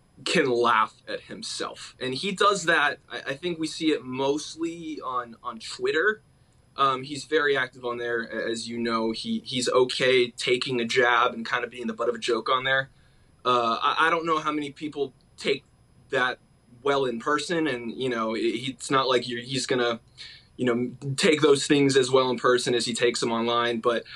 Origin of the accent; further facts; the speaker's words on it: California, United States; I'm from Southern California, so he was actually the USC coach when I was a student reporter at USC.